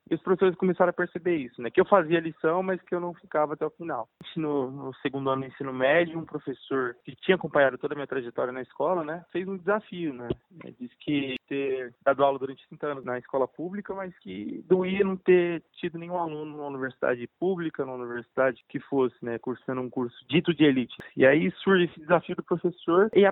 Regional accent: São Paulo, Brazil; Tenho 22 anos, curso medicina, nasci e fui criado assim, em Itaquera. É um bairro periférico de São Paulo

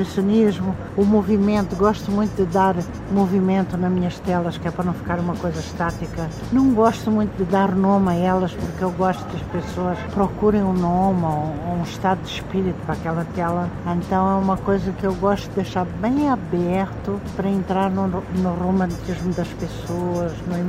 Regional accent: Mozambique; also born or lived in Portugal; now in Denmark; eu sou do Moçambique, sim, África. Meus pais eram portugueses. Aí quando foi da descolonização, nós tivemos que sair de Moçambique. Fomos para Portugal

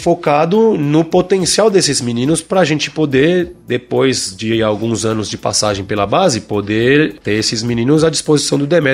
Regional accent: Argentina; now in Brazil; Cresci na Argentina, mas tenho uma família muito grande aqui.

